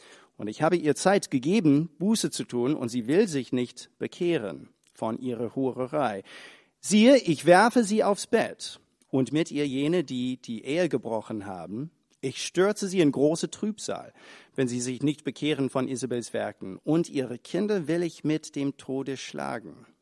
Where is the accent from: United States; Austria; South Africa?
United States; German is a second language; Ich bin Amerikaner